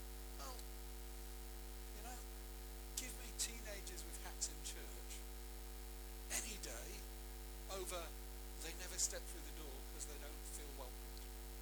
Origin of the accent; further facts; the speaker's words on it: Melbourne, Victoria, Australia; We're from Melbourne.